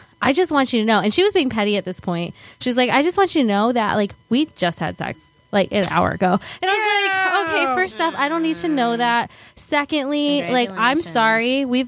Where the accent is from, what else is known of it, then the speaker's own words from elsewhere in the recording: Arizona, United States; now in New Jersey, United States; That night at 10 o'clock Arizona time, because I'm from Arizona